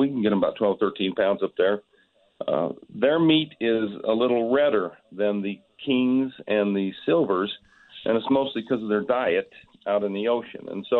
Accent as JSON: {"language": "English", "region": "Utah", "country": "United States", "said": "I'm from Utah."}